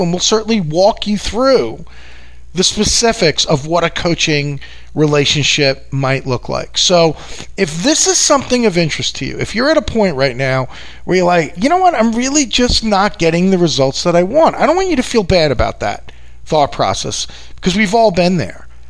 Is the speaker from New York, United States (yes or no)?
yes; New York, United States; I'm a big boy. I can handle it. I'm from New York, right? We have a thick skin here.